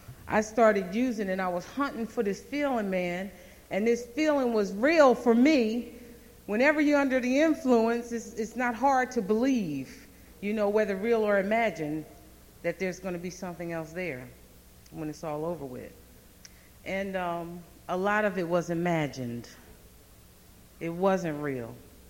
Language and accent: English; Trenton, New Jersey, United States; I'm an addict from Trenton.